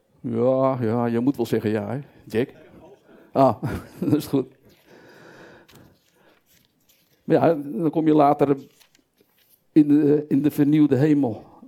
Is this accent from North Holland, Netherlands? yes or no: yes; Zaandam, North Holland, Netherlands; Ja, ik kwam uit Zaandam, zoals ik al zei.